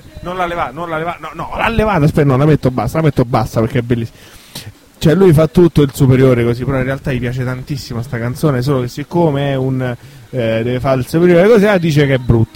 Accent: Frosinone, Lazio, Italy; Cioè, perché io vengo da Frosinone.

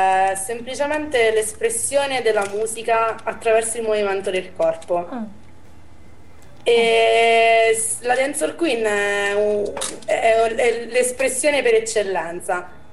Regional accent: Molise, Italy; vengo dal Molise

